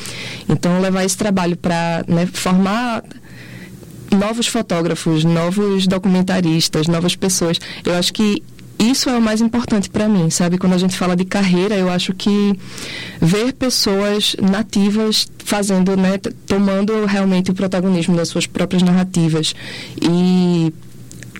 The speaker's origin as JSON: {"language": "Portuguese", "town": "Jaboatão dos Guararapes", "region": "Pernambuco", "country": "Brazil", "tie": "born or raised there", "said": "Eu sou pernambucana, eu sou criada em Jabotão de Guararapes. Então, sou criada em Piedade, que é uma dos bairros com maior índice de ataque de tubarão no Brasil."}